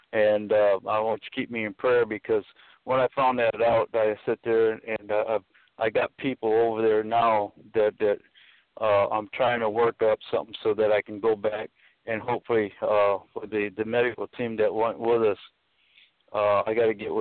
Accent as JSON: {"language": "English", "country": "United States", "said": "Of course, I'm an American, and there was some other people that were with us."}